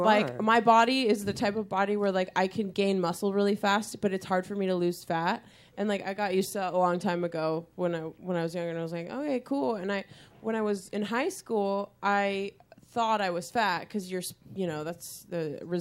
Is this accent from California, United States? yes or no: yes; Sacramento, California, United States; I grew up in Sacramento, California.